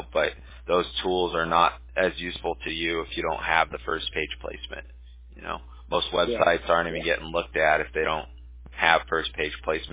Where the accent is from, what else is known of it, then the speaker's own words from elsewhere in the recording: California, United States; I grew up in California, so I had never really experienced that before.